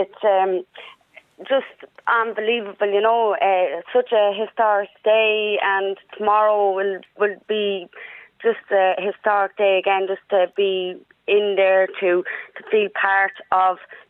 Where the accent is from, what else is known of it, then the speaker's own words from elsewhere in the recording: Dublin, Leinster, Ireland; I grew up in Ballyfermot in Ladbury Park, the oldest halting site in Ireland. I went to school in Ballyfermot.